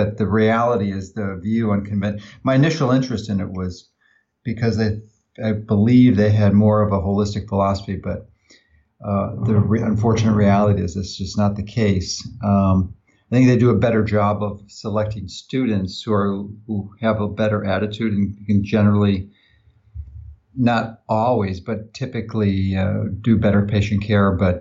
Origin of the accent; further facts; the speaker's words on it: Chicago, Illinois, United States; And my hometown newspaper, Chicago Tribune, exposed the flaw in that whole industry.